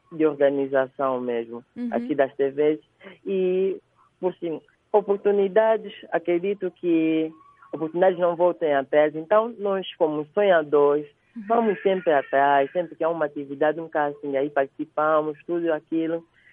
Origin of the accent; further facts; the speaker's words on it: Angola; como angolano é um pouquinho tímido